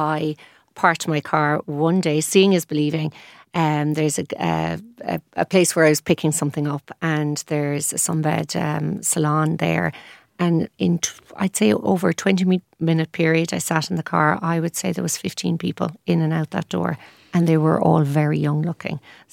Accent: Ireland; because we're fair, we're Irish.

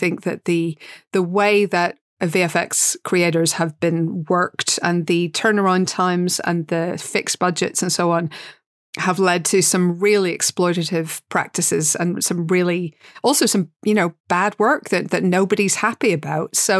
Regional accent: Northern Ireland, United Kingdom; are very familiar with as Northern Irish people.

